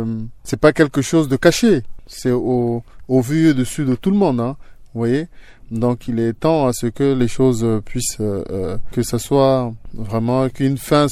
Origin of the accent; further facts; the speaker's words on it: Central African Republic; je ne suis pas rancunier, mais je demeure vigilant en tant que Centrafricain.